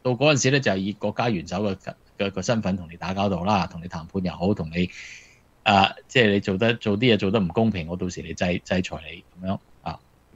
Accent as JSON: {"language": "Cantonese", "country": "China", "said": "你我哋中國人有個瓜田李下"}